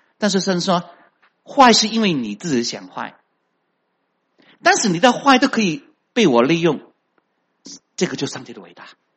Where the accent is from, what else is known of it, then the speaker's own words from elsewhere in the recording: China; 但是呢，我们中国人多啊，我不让你知道我的厉害，不能够出人头地。